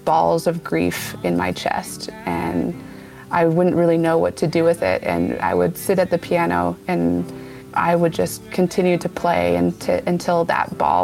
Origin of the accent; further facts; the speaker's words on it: Seattle, Washington, United States; In Seattle specifically, that I think I grew up in Washington, so I didn't really know anything that there was other life with sunshine.